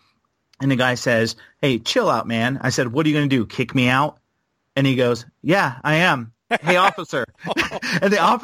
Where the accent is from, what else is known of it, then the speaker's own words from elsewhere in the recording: Fort Myers, Florida, United States; I'm from South Florida. I was born in Fort Myers. Like, I grew up in South Florida my whole life.